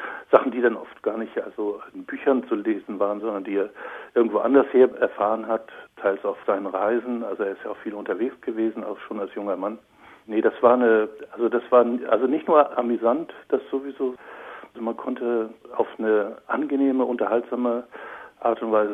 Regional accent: Flensburg, Schleswig-Holstein, Germany; Also ich komme selber aus Norddeutschland, eigentlich noch nördlicher als Lutz. Also ich komme aus Flensburg

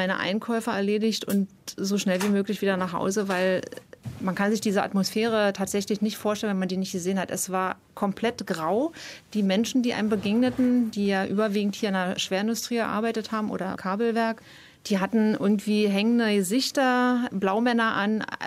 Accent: Berlin area, Germany; Ich bin am Rande von Berlin aufgewachsen und habe damals schon als Kind eine Nähmaschine gehabt

